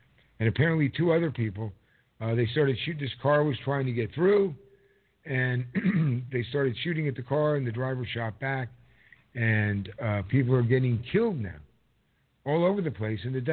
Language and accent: English; New Jersey, United States; now in Florida, United States; I'm from New Jersey. I moved here just in December here to Florida